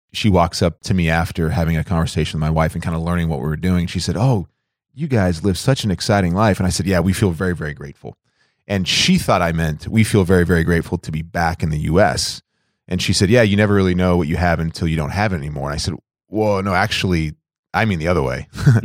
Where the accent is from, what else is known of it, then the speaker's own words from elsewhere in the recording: Illinois, United States; also born or lived in Oregon; Yeah, so, you know, we grew up in Oregon, but moved to Illinois kind of middle elementary age. And so really spent most of my childhood in Illinois.